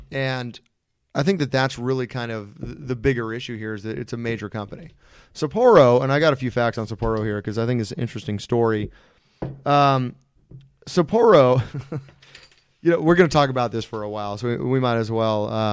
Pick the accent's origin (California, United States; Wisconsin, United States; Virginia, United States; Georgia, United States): California, United States; I'm from California, so anything east of Colorado is just kind of out there